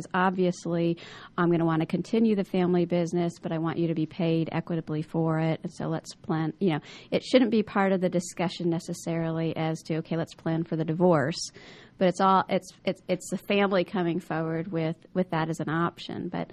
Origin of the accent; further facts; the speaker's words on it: California, United States; well, and I was raised in California, and it's a lot different there